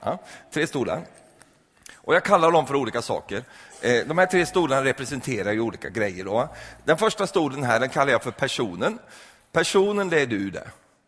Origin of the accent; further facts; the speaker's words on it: Sweden; Och eftersom jag är svensk så har jag ett svenskt språk för det mesta.